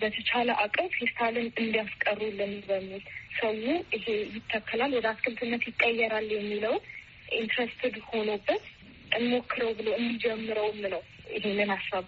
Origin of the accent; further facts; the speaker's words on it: Hawassa, Sidama, Ethiopia; እኔ ማለት ተወልጄ ያደኩት ሐዋሳ ነው። ከሶስት ወቶች ጋር ነው ያደኩት።